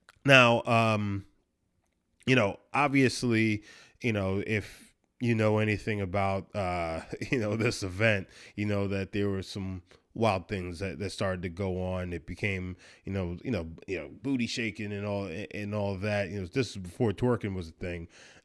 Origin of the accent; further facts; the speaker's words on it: New York, United States; And, you know, growing up in New York, you know, obviously New York to the South, especially in the 90s, it's, you know, it was very different.